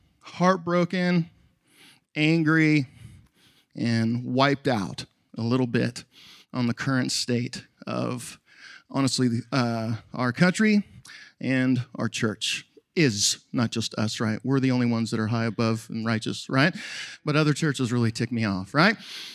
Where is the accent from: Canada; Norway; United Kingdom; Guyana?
Canada; now in United States; I'm an immigrant. You know what I mean? I can't even vote in this country. You know that? I can't vote. I'm Canadian. I never got my citizenship, right?